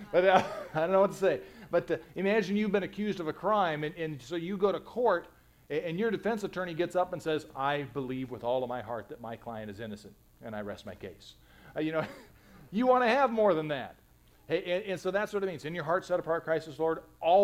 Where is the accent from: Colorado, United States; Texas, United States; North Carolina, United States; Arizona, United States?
Arizona, United States; I grew up in Arizona, and there's a lot of Mormons in Arizona.